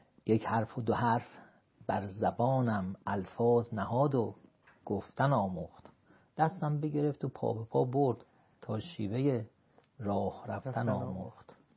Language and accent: Persian; Kerman, Iran; now in Qom, Iran; یه وقتی از قم میرفتم، خب من کرمانی هستم